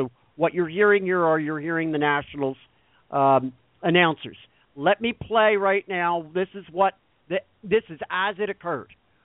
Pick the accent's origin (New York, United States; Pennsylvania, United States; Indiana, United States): Pennsylvania, United States; Philadelphia; We're all from the Philadelphia region, so we have some familiarity with Jonathan Papelbon.